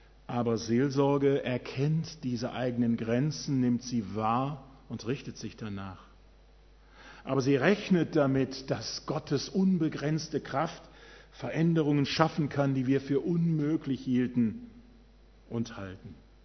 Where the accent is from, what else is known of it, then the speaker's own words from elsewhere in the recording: Wuppertal, North Rhine-Westphalia, Germany; Gestern hatte ich ein Seminar in meiner alten Heimat Wuppertal